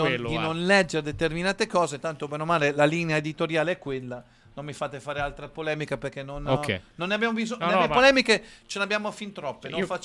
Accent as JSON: {"language": "Italian", "town": "Ancona", "region": "Marche", "country": "Italy", "said": "è la mia città, non è che io sono a Cesena, come dicono, però sono di Ancona"}